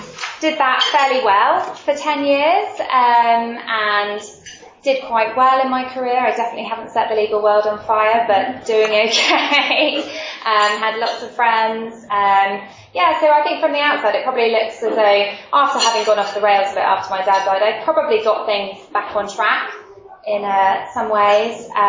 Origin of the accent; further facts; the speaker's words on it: South East England, United Kingdom; Yeah, I grew up in Buckinghamshire in a very, very, a lovely home life, Christian parents, a big brother.